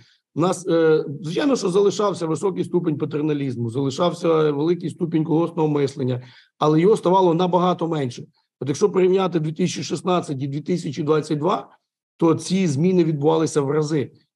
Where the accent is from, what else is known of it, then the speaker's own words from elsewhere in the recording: Khmelnytskyi, Khmelnytskyi Oblast, Ukraine; Наскільки я пишаюсь Україною, наскільки я пишаюся, що я хмельничанин і живу в цьому місті